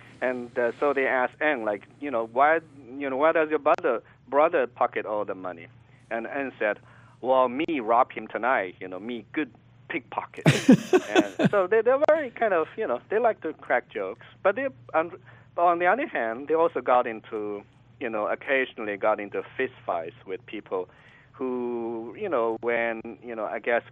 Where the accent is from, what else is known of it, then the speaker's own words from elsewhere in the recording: Alabama, United States; Later on in Alabama, my home state, in this cotton town